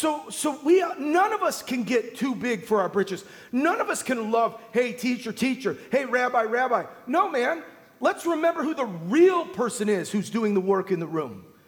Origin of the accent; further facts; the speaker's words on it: United States; Now, I'm not a communist. I'm not even a socialist. I'm American.